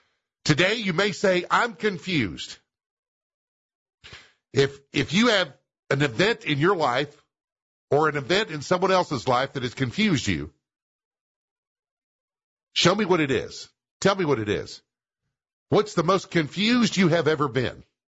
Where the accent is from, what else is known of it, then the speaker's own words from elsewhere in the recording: Seymour, Tennessee, United States; After all that wildfire stuff that we had up in Ware's Valley, parts of Seymour, my hometown.